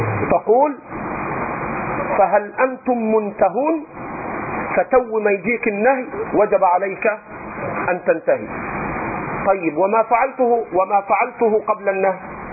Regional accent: Egypt; ولذلك عندنا في مصر بيوجعوا روسنا انتخابات.

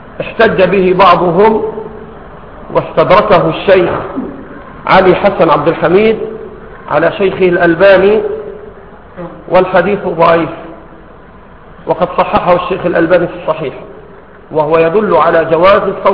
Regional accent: Egypt; إحنا عندنا في مصر

